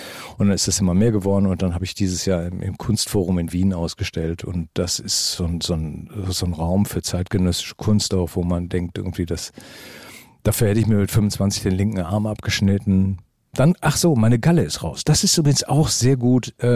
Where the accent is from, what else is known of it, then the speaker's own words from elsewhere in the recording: Düsseldorf, North Rhine-Westphalia, Germany; also born or lived in Wesel; Also sprich, ich bin in Wesel geboren, bin in Düsseldorf aufgewachsen, habe in Essen studiert und wohne jetzt 2 Autominuten von der Ruhr entfernt.